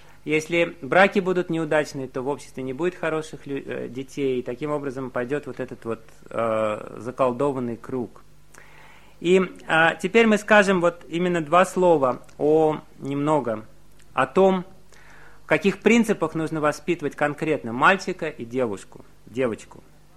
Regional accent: Uzbekistan; Я вырос в Узбекистане, и я знаю традиционные узбекские семьи.

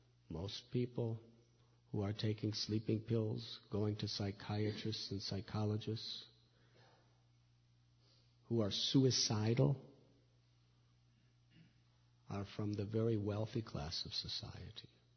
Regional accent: Chicago, Illinois, United States; So now, I was brought up in Chicago. The largest building was the Prudential Building.

